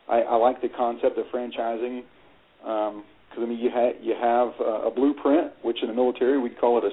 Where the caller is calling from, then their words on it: Loveland, Colorado, United States; Loveland, Colorado.